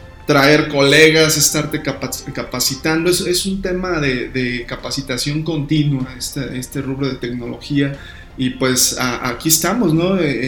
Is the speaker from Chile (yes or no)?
no; Hidalgo, Mexico; now in León, Mexico; Soy originario de Hidalgo, ya de tengo Hidalgo, aquí viviendo, mano. De Hidalgo, así es. Ya tengo pues bastantes años viviendo aquí en León, Guanajuato, donde pues me desarrollé mi vida como tal, pues personal y profesional